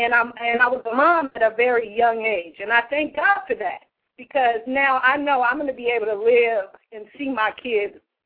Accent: Los Angeles, California, United States; now in Sacramento, United States; So once again, we're coming out of Sacramento, California, born and raised in Los Angeles, and those Lakers, let's go. And I'm in Sac, so.

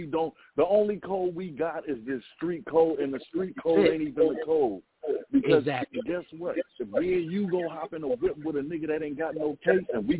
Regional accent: Los Angeles, California, United States; I grew up in South Central. I live not far from where this nigga Slim got killed, bro. I lived on 104th and Woodworth, right across the street from Morningside High.

